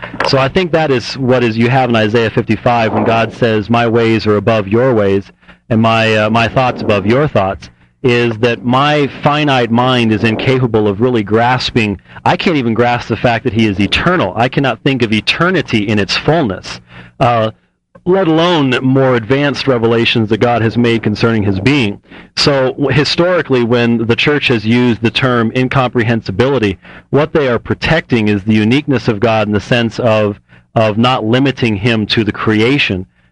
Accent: Phoenix, Arizona, United States; I'm from Phoenix.

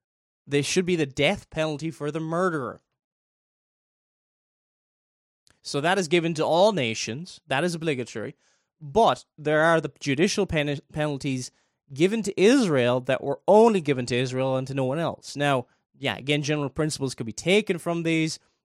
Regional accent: Ireland; By the way, I'm not American. I'm Irish. I live near the border with Northern Ireland.

